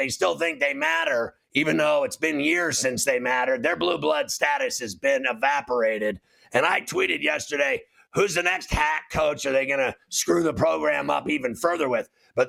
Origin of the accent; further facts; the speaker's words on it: Pittsburgh, Pennsylvania, United States; It's a state, and I loved it. I'm from Pittsburgh. I love West Virginia